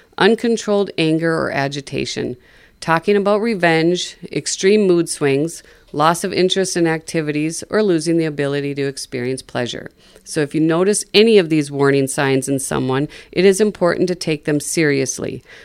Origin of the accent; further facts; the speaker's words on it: Dawson, Minnesota, United States; I grew up in Dawson, graduated from Dawson Boyd